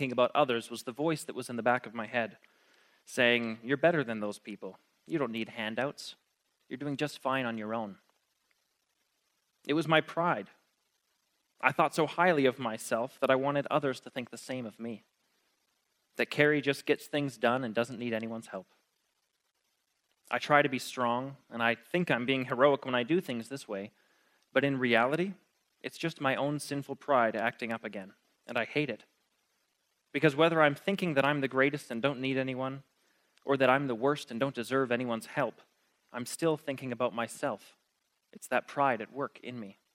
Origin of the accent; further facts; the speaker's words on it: Canada; I'm a Canadian Christian.